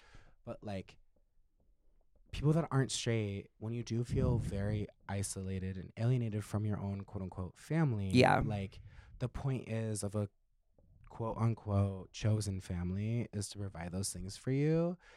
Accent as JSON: {"language": "English", "region": "California", "country": "United States", "tie": "born or raised there", "also_born_or_lived": "North Carolina", "said": "I grew up in California for the listeners at home."}